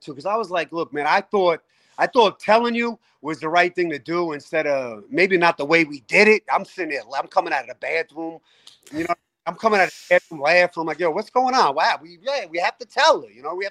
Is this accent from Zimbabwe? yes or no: no; New Jersey, United States; she's from Arkansas and I'm from New Jersey.